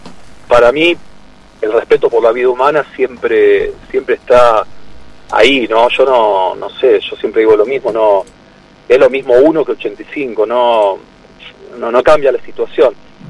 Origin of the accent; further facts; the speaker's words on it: Argentina; como judíos y como argentinos